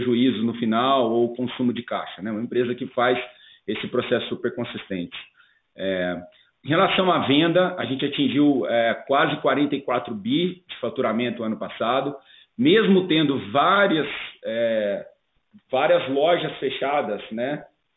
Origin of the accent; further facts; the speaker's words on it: Brazil; como cidadão, como brasileiro, muito entristecido com tudo que aconteceu